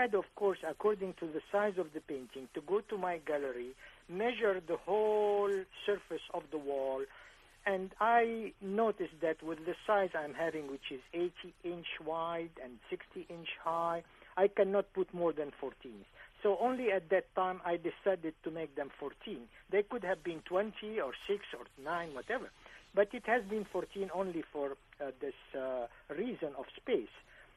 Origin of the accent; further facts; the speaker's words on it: France; English is a second language; now in Harbor Springs, United States; Yeah, I moved from France to Harbor Springs in 1980, 81, I would say, to be correct.